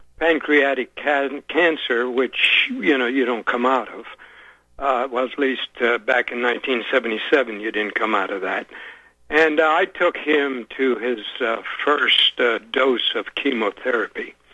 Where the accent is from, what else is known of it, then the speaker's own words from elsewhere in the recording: Canada; I'm an immigrant from Canada, and we had family that used to live in a town called Asbestos, Canada.